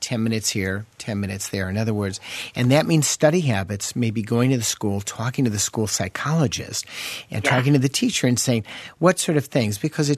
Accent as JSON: {"language": "English", "town": "Chicago", "region": "Illinois", "country": "United States", "said": "I come from Chicago and brought a number of kids home from college"}